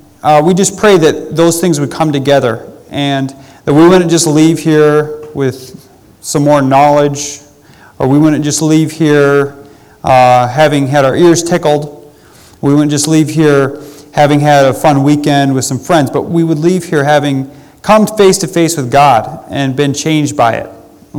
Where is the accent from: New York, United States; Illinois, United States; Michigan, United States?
Michigan, United States; Grand Rapids; also born or lived in Arizona; So I am from Michigan. Grand Rapids is my hometown. I lived there pretty much my whole life. I was born in Arizona. Didn't live there very long. And now I live in Mississippi.